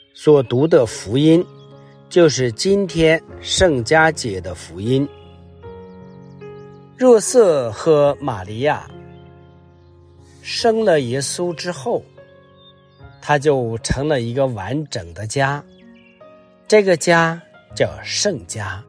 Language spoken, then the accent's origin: Chinese; China; 就像我们中国人，我们中国人有时候很多人是富而不贵